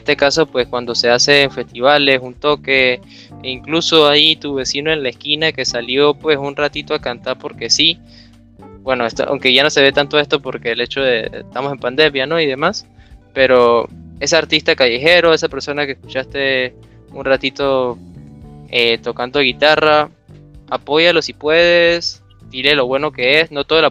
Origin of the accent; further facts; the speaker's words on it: Panama; creo que la parte más fundamental como panameños y como personas que estamos intentando, pues, visualizar un mundo mejor